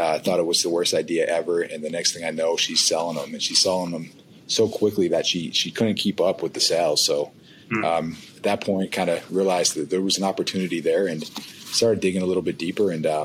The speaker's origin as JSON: {"language": "English", "town": "Buffalo", "region": "New York", "country": "United States", "tie": "born or raised there", "said": "So born and raised in Buffalo, New York. I was the middle of the five brothers."}